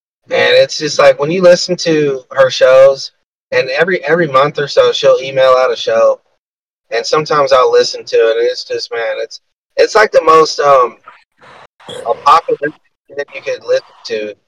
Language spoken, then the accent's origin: English; Memphis, Tennessee, United States; So I grew up in Memphis, Tennessee, right? And I moved out